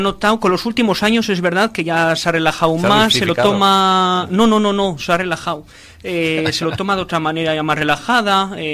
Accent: Laredo, Cantabria, Spain; sobre todo Laredo es mi pueblo. Merece la pena hacer cosas por Laredo.

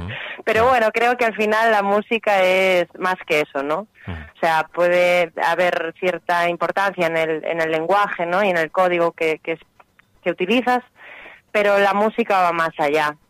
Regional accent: Galicia, Spain; born there; Pues sí, cerquita de Santiago.

